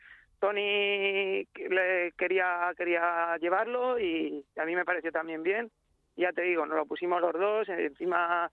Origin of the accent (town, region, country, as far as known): Ciudad Real, Castilla-La Mancha, Spain